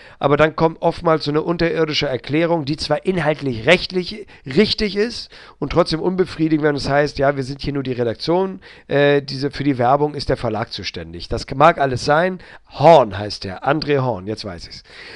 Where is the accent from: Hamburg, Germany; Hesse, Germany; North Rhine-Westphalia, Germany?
Hamburg, Germany; ich komme aus der Stadt des Kiezes, ich komme aus Hamburg, ich glaube, ich bin nicht prüde.